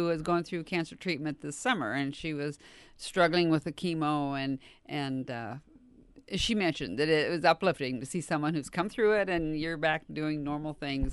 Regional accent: Griswold, Iowa, United States; Rod's number, he lives here in Atlantic, and that is 243-2532, and I am from Griswold

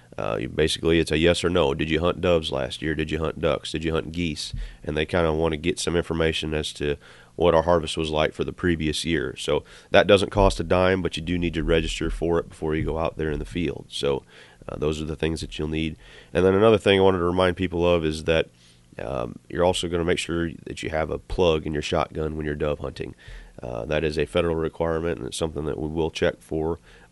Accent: Illinois, United States; now in Iowa, United States; You know, I grew up in Illinois, so I grew up hunting doves

